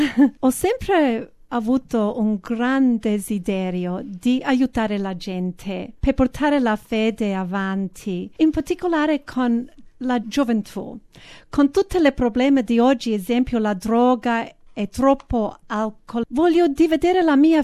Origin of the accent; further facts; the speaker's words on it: Sydney, New South Wales, Australia; Io sono nata qui a Sydney e i miei genitori sono italiani. I miei genitori mi hanno mandato a una scuola cattolica per imparare i principi cattolici. Io e la mia famiglia siamo tutti cresciuti qui a Northern Beaches.